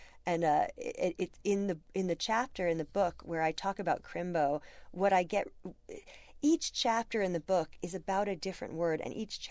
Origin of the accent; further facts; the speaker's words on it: Key West, Florida, United States; and I grew up in Key West, for example, where no one ever puts a G on the end of an ING word.